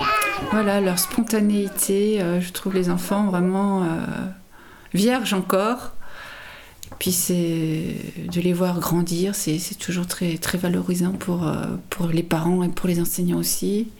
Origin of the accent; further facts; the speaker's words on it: Grand Est, France; moved away as an adult; Donc je vis ici depuis maintenant 21 ans. Donc je suis alsacienne, d'origine alsacienne, et je suis arrivée ici à 30 ans.